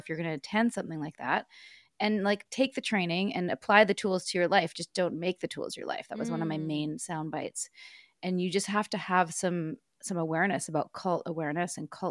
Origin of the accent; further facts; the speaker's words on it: Vancouver, British Columbia, Canada; now in Atlanta, United States; I came from Vancouver, Canada. I live in Atlanta.